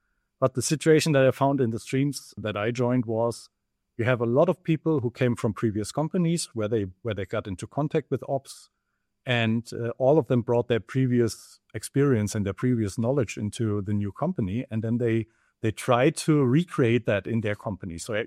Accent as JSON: {"language": "English", "country": "Germany", "lives_now": "Amsterdam, Netherlands", "said": "I'm originally from Germany and currently I'm living in the beautiful Amsterdam"}